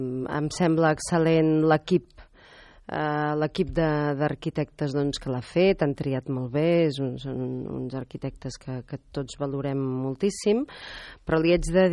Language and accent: Catalan; Girona, Catalonia, Spain; pels que som gironins de tota la vida recordem perfectament el que eren